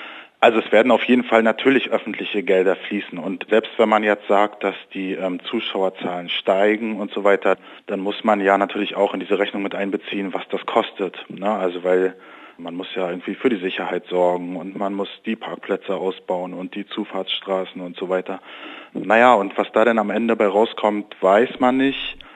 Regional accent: Rostock, Mecklenburg-Vorpommern, Germany; Also ich komme zum Beispiel aus Rostock

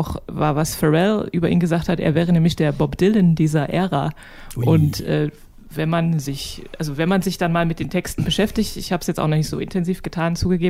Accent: Leipzig, Saxony, Germany; Ich bin ja in Grünau aufgewachsen. Das so, Compton von Compton Leipzig von sozusagen.

